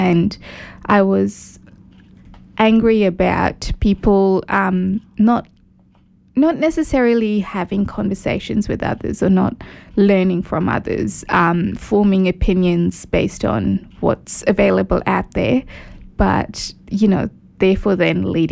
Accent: Kenya; born or raised there

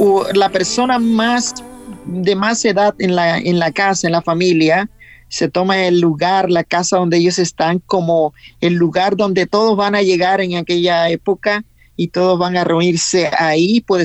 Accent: Colombia; moved away as an adult; now in Canada; vengo del país de Colombia. Y vine aquí a Canadá en un programa de una empresa que es exportadora de carnes. Entonces vengo acá desde 2008.

